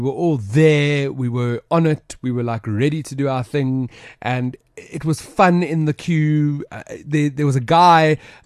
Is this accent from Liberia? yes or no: no; South Africa; And it's just us being proudly South African, man.